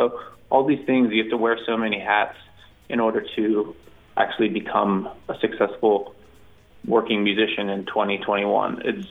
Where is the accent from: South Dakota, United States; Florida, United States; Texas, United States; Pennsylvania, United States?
Pennsylvania, United States; Pittsburgh; So I'm from Pittsburgh originally, and lived here forever.